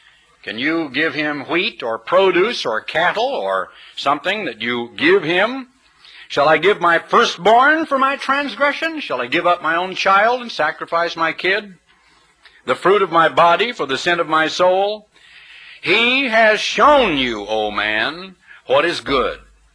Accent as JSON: {"language": "English", "region": "Oregon", "country": "United States", "tie": "born or raised there", "said": "I was born and reared in Oregon, and I grew up as a teenager during World War II."}